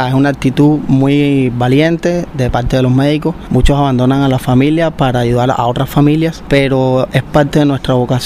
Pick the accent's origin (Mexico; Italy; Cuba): Cuba; yo creo que es muy satisfactorio la aceptación de nosotros como médicos cubanos.